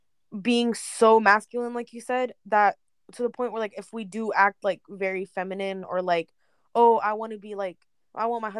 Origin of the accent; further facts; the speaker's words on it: United States; because we're American, like we were born and raised